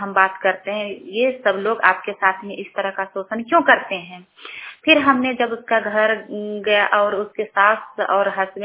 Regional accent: Churchu, Jharkhand, India; और मैं चूरचू प्रखंड की रहने वाली हूँ।

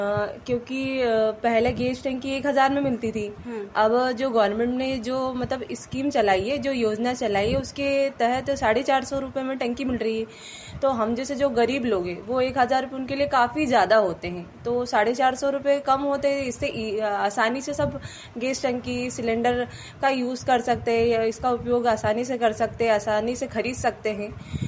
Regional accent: Raju, Madhya Pradesh, India; मैं ग्राम रजू जिला खंडवा की रहने वाली हूँ।

